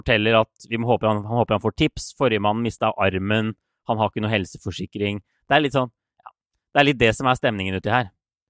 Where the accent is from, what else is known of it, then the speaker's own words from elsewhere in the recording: Oslo, Norway; jeg nesten synes litt synd på dere nå hjemme I Oslo når jeg ser den nye lockdownen som kommer nå.